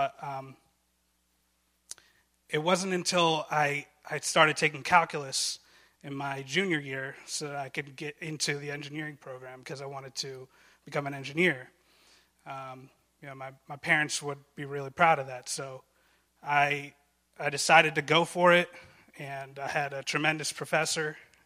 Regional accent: Baltimore, Maryland, United States; born or raised there; also born or lived in Egypt

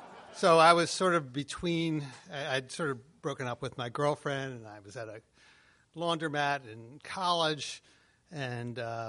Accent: Baltimore, Maryland, United States; it turns out she's from Baltimore, I'm from Baltimore, and she knew friends of mine from high school, and you know the typical Baltimore story

